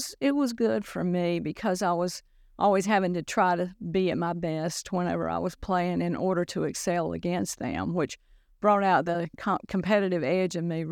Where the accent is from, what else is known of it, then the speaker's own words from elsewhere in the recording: United States; Well, you know, I did grow up in Johnston County. I was a rural gal, grew up in the country.